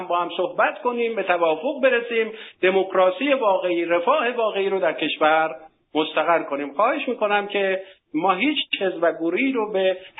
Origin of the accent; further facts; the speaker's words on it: Iran; من به عنوان یک ایرانی که دو برادرم در جنگ بین ایران و عرب ها کشته شدن،